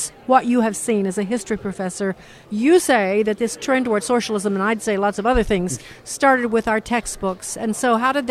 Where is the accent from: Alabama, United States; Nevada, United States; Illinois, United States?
Illinois, United States; I was in Illinois, my home state